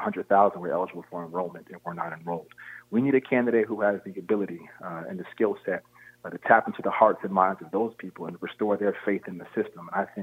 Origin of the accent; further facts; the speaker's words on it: Schenectady, New York, United States; I grew up in Schenectady, so you know, I'm from this area, working class roots.